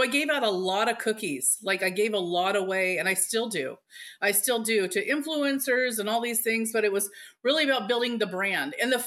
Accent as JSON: {"language": "English", "region": "Alaska", "country": "United States", "said": "So I would just say, I'm from Alaska. I'm sorry."}